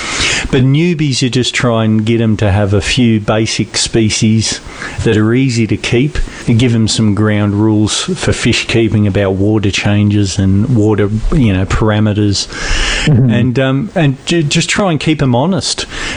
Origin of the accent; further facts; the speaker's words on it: Australia; Being Australian, a white, male, privileged...